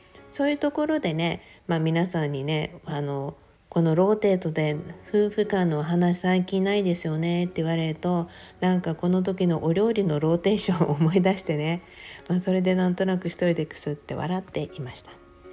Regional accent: Okinawa, Japan; 私は沖縄出身なので、アーサを入れたいと思ったんです。

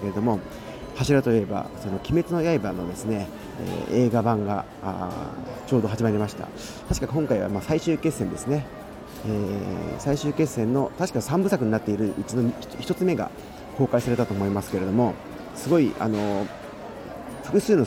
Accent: Ichikawa, Chiba, Japan; 生まれも育ちも現在住んでいる場所も働いている場所も、その他のほとんどの活動も全て市川市内で行っているものでございます。

